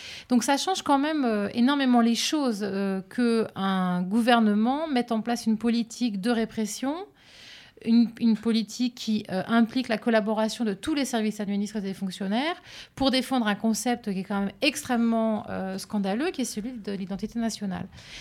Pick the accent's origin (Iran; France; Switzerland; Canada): France; on nous explique, en tant que Français, qu'on fait ça en notre nom